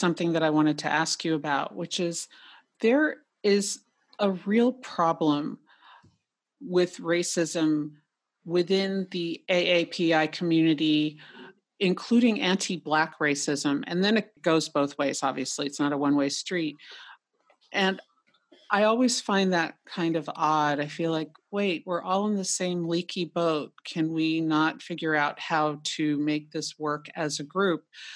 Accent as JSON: {"language": "English", "town": "Manhattan", "region": "New York", "country": "United States", "tie": "born or raised there", "said": "It's so interesting to me because I grew up in Manhattan."}